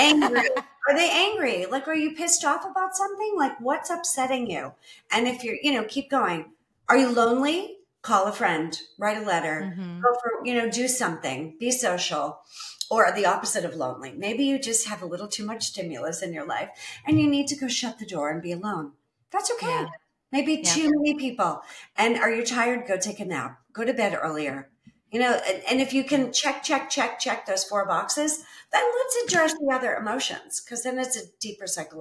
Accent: New England, United States; the joke I had growing up in New England was, if you don't like the weather, just wait a while, it will change.

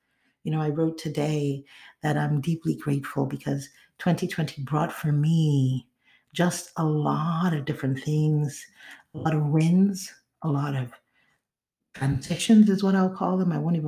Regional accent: Nigeria; also born or lived in United States; for me, growing up in Nigeria, but being born here, I remember when I first moved back to Nigeria, I was old enough, I was in elementary school

